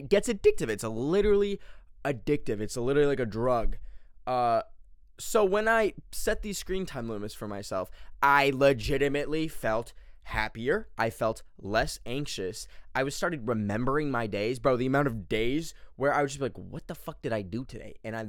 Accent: Canada; I'm not an American, still fully Canadian, baby.

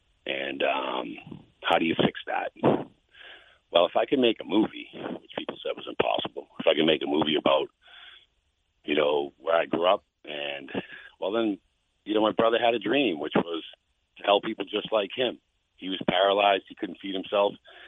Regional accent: Boston, Massachusetts, United States; I was born in South Boston, and the thing about South Boston is that that's the greatest family I've ever known. My entire family is from South Boston.

